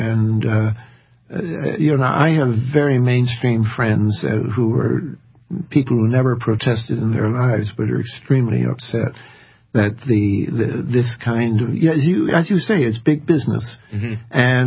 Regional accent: Canada; now in United States; I'm not even an American. I'm a Canadian, but I like America.

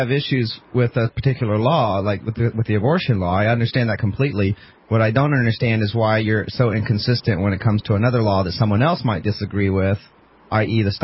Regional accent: Georgia, United States; I'm from Georgia. I truly am from the South.

